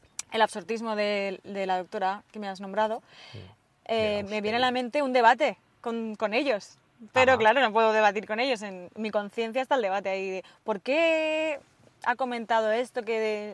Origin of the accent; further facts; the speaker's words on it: Spain; O la tortilla de patatas, que soy española y no se me da muy bien.